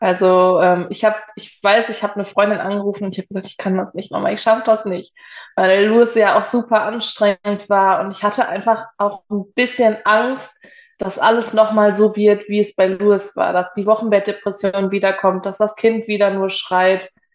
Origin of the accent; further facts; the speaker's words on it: Emmerich, North Rhine-Westphalia, Germany; Ich bin mittlerweile 29 Jahre alt. Ich komme aus Emmerich, das ist direkt am Niederrhein.